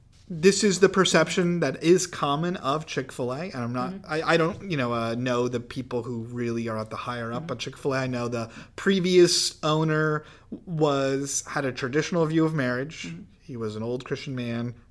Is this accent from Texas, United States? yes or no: yes; San Antonio, Texas, United States; San Antonio Airport, yep. My hometown